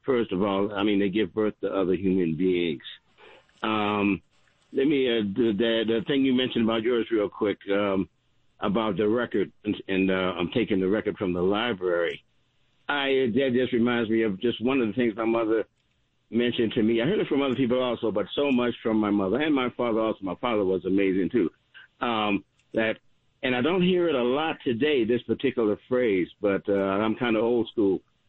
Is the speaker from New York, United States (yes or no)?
no; Washington, District of Columbia, United States; now in Las Vegas, United States; And I grew up in Washington, D.C. I'm in Vegas now, of course.